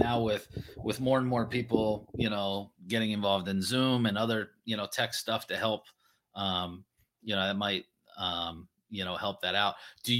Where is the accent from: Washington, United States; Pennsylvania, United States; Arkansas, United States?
Pennsylvania, United States; Lancaster; He's back in my hometown of Lancaster, Pennsylvania.